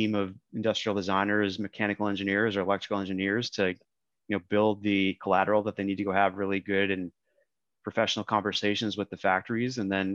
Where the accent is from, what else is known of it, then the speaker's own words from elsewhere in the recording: Minneapolis, Minnesota, United States; moved away as an adult; now in Austin, United States; Well, I grew up in Minneapolis originally. So, you know, Skull Vikings, go Gophers for all you sports fans out there. Then went to school at University of Texas, where I currently still reside in Austin.